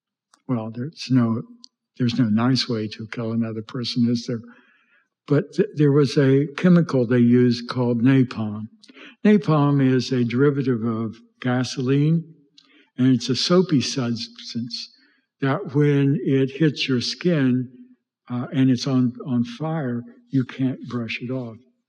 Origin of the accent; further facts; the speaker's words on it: West Virginia, United States; By the way, West Virginia, which is my home state, had the highest per capita number of deaths of soldiers in the nation.